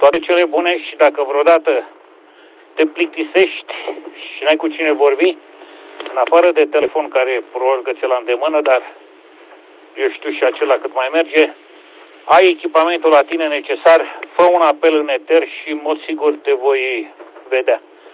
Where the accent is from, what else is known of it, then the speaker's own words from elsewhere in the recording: Câmpulung Moldovenesc, Suceava County, Romania; sunt din Câmpul Lung, Moldovenesc, județul Suceava.